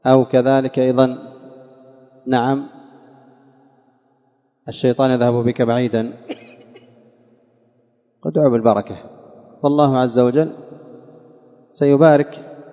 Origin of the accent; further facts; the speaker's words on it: Taiz, Taiz Governorate, Yemen; ما عندنا في تعز متر ملك. والوالد رحمه الله ما كان عنده شيء، كان مسكين من المساكين